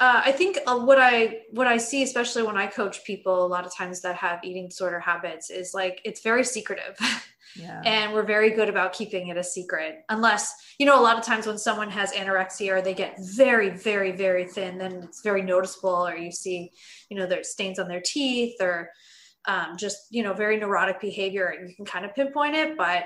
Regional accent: Los Angeles, California, United States; So I grew up in Los Angeles where, you know, there's a lot of pressure.

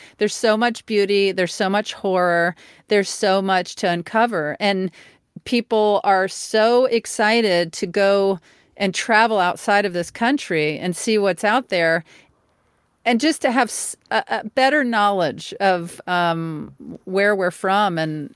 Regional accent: Mississippi, United States; I'm from Mississippi. You're from Florida. So what?

